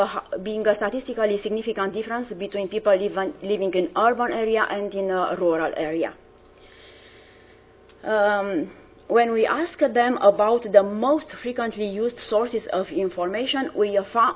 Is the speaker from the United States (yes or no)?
no; Romania; I come from Romania.